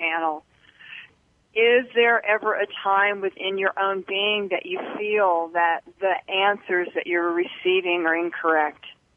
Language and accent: English; Sedona, Arizona, United States; I'm from Sedona.